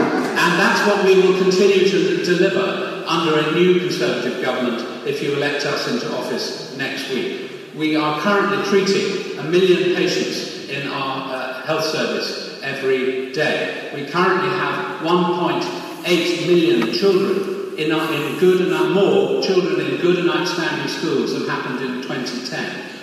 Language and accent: English; Ludlow, West Midlands, United Kingdom; a particular affinity for Ludlow, because I was brought up in the hills behind here from the age of 9 months, and I've always considered Ludlow to be my hometown.